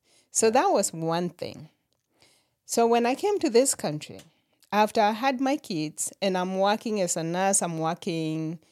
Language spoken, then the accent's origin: English; Kenya; Growing up in Kenya, I actually never knew that I wanted to be a nurse.